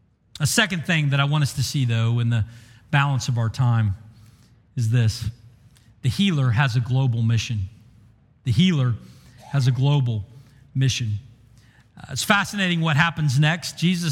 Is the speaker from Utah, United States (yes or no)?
no; Bartlesville, Oklahoma, United States; I grew up in Bartlesville, and if you wanted to go Christmas shopping in Bartlesville, you'd go to Tulsa.